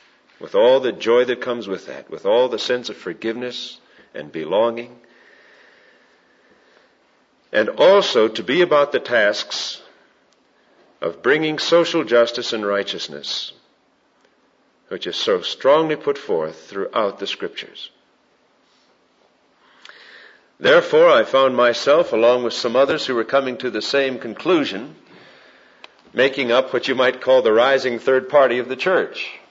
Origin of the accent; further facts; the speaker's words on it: Pittsburgh, Pennsylvania, United States; As I was growing up in Pittsburgh, one of the beautiful experiences